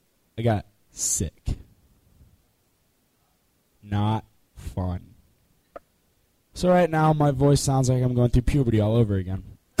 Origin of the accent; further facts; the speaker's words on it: Illinois, United States; For those of you guys that don't know, I'm from Illinois. And so, like, this is what Illinois is like in, like, late August.